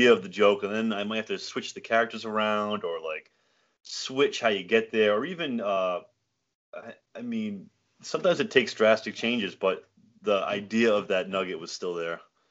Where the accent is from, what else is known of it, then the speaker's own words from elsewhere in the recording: Matunuck, Rhode Island, United States; Yeah, Matunuck, Rhode Island.